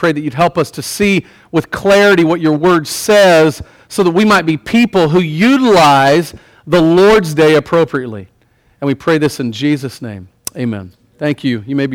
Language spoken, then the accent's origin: English; Bible Belt, United States; I grew up in the Bible Belt. I literally grew up in the belt buckle of the Bible Belt, where I remember vividly on a Sunday morning, nothing being opened, right?